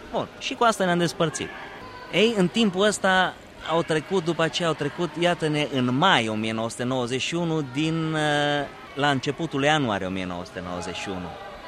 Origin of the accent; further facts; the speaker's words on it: Romania; au aflat că sunt din România, eu vorbeam limba engleză